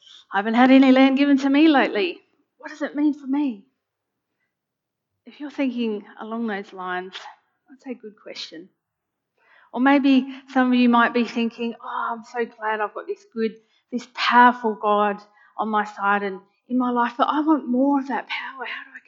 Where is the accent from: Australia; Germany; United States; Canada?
Australia; As an Australian culture, we love our sport and we love our sporting heroes.